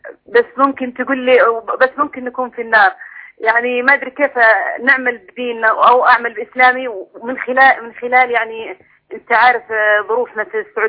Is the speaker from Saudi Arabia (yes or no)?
yes; Riyadh, Riyadh Province, Saudi Arabia; انا من السعودية من الرياض